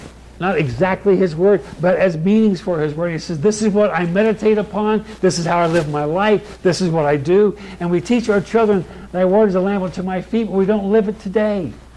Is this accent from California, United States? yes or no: yes; California, United States; also born or lived in Kentucky; now in -; I'm from the South. I was born in Kentucky. I was raised in California, so I missed the accent, but my parents had that sweet accent.